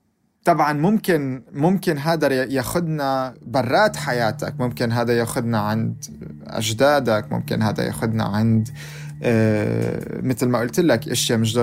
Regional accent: Palestine; يعني انا فلسطيني، انا اهلي ابوي كان لاجئ، جدي وستي كانوا لاجئين

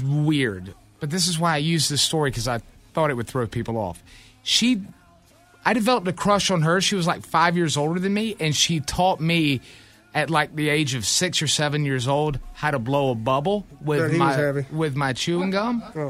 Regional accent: the South, United States; I'm from the South.

